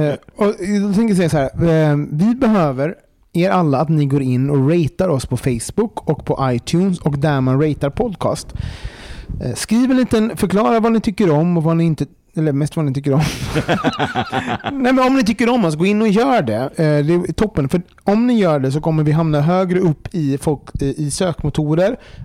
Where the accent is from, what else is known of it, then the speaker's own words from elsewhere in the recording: Gothenburg, Västra Götaland County, Sweden; Nej, men jag ska ner till min familj i Lysekil. Jag är ju från Göteborg, men alla har flyttat ut till Lysekil.